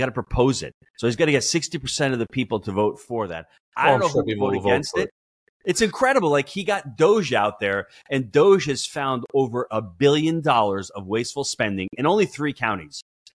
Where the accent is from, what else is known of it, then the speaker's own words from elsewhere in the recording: New York, United States; now in Florida, United States; I used to hail from New York, and now I hail from Florida.